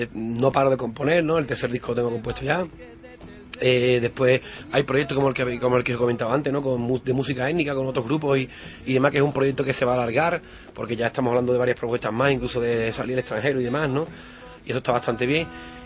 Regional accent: El Viso del Alcor, Andalusia, Spain; la del Viso, que es mi pueblo, es la semana siguiente.

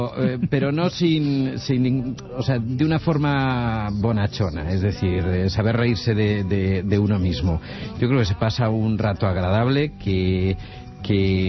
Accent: Cantabria, Spain; moved away; yo porque soy cántabro

